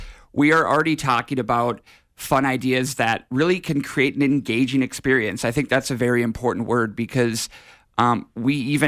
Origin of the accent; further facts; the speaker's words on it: Minnesota, United States; now in Grand Rapids, United States; I love Grand Rapids. I did not grow up here. I grew up in the Twin Cities, met my wife Ashley in college